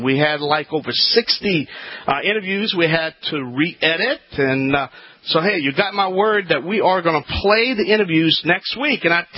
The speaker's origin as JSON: {"language": "English", "region": "Louisiana", "country": "United States"}